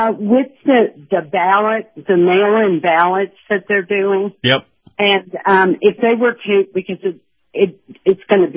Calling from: Kentucky, United States; I'm calling from Kentucky.

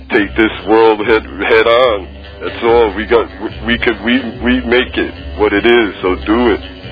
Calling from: Whitefish, Montana, United States; Whitefish, Montana, up by Canada.

